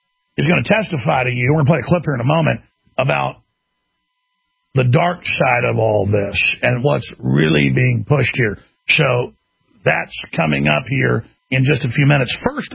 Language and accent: English; Dallas, Texas, United States; My mom's from here. I'm from Dallas.